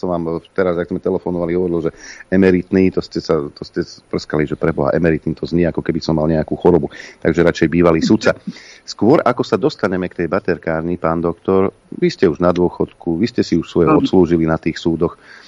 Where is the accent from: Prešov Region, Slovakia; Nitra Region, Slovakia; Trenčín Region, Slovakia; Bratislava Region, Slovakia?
Nitra Region, Slovakia; Nitra; Ja som jednoduchý chlapec z Klokočiny.